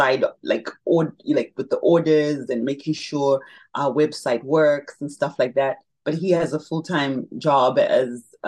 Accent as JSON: {"language": "English", "country": "Zimbabwe", "tie": "born or raised there", "said": "In Africa, you know, I'm so passionate about Zimbabwe. That's my hometown, right?"}